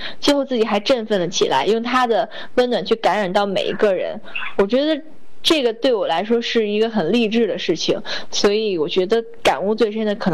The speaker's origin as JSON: {"language": "Chinese", "region": "Beijing", "country": "China", "said": "因为我家是北京的，可能我会不会面临说要离开北京去哪儿，因为我觉得我肯定会在北京找一份工作，踏踏实实的。"}